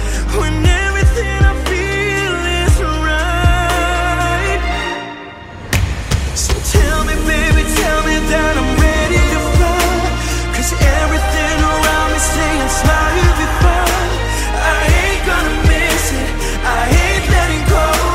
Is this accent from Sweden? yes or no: yes; Öjaby, Kronoberg County, Sweden; Men det var nere vid Helgasjön, heter det, i Öjaby där jag växte upp.